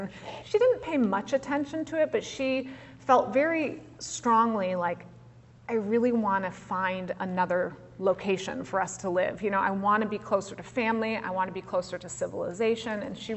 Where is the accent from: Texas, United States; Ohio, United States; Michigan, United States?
Michigan, United States; Muskegon; that clinic was in Muskegon, Michigan, my hometown.